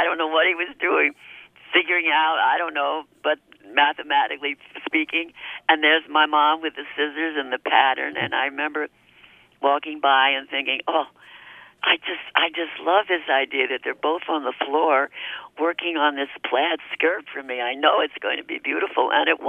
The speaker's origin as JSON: {"language": "English", "town": "Queens", "region": "New York", "country": "United States", "tie": "born or raised there", "also_born_or_lived": "Albany", "said": "No, I grew up"}